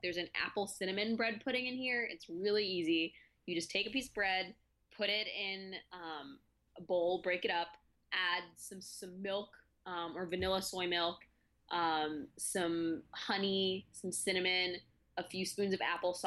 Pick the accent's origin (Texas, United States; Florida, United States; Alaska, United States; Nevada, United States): Texas, United States; And then I'm from Texas. We live off of a diet of chips, salsa, and queso.